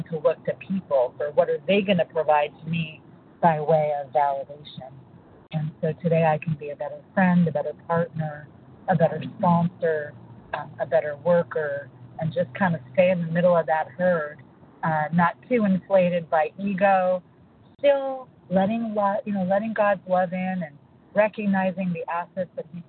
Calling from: California, United States; I'm calling from California.

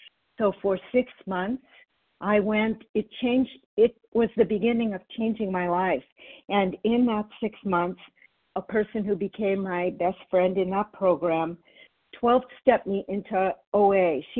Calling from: New York City, New York, United States; Yes, I'm in New York, New York City.

